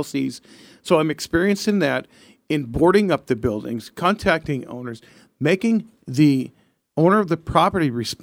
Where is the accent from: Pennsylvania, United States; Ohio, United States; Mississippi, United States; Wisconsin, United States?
Pennsylvania, United States; Tamaqua; So I am from Tamaqua, specifically Walker Township, out by the Heisler's area. I grew up in hometown. I graduated from Tamaqua High School in 1990.